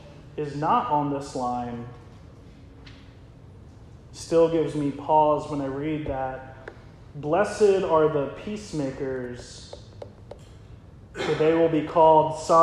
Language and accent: English; New Jersey, United States; And I'm from South Jersey. I'm from deep South Jersey. I've never been to Knoebels before.